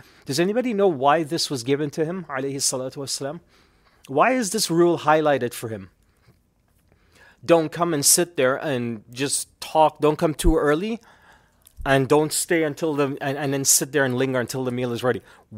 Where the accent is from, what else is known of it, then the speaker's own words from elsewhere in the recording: Canada; I said, I'm from Canada. I speak English.